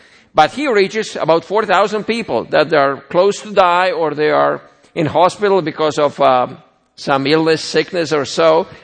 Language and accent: English; Croatia; also born or lived in Bosnia and Herzegovina; I was born in Bosnia Herzegovina, grew up in Croatia. As a child, I was Roman Catholic.